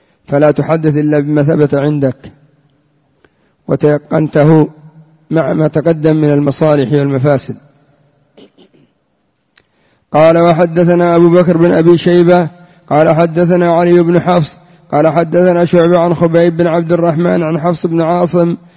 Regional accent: Yemen; والمثل عندنا في اليمن يقول إن كان المتكلم مجنونا فالسامع بعقله.

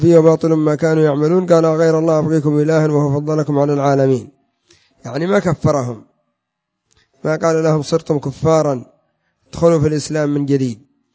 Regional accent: Yemen; كذلك الرافضة مثلا عندنا في اليمن

